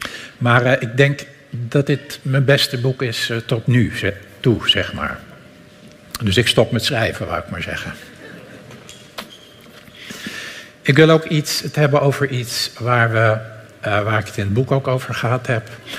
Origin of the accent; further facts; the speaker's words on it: North Holland, Netherlands; Dus ik kom uit de buurt van Amsterdam